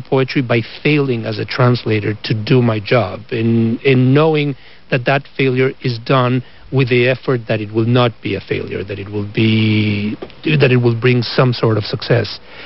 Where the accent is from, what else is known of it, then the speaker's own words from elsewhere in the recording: Mexico; English is a second language; now in United States; I am an immigrant to this country, and I grew up in Mexico, my native country, in a multilingual environment.